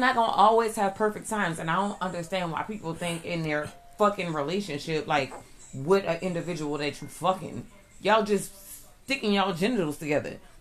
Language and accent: English; Avondale, United States; I'm from Avondale too.